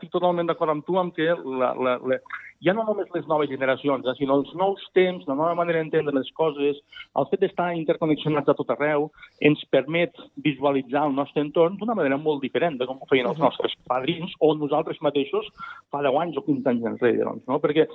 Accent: Lleida, Catalonia, Spain; jo que soc de Lleida sempre hi ha hagut una mica l'essència de criticar molt

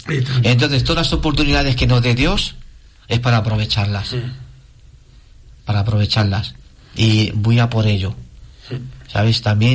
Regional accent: Madrid, Community of Madrid, Spain; si yo voy ahora a mi barrio a Madrid, yo nací en Madrid

